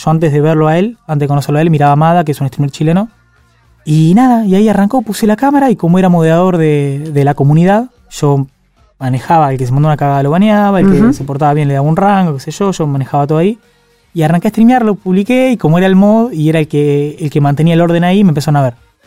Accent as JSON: {"language": "Spanish", "town": "La Plata", "region": "Buenos Aires Province", "country": "Argentina", "said": "Sí, yo soy de La Plata."}